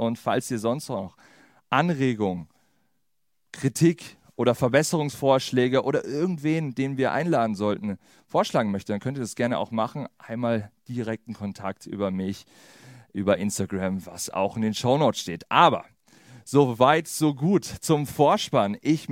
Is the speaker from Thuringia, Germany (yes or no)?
no; Bad Tölz, Bavaria, Germany; born there; now in Fürstenfeldbruck, Germany; ich bin 29 Jahre jung, gebürtig in Tölz. Aktuell wohne ich in Fürstenfeldbruck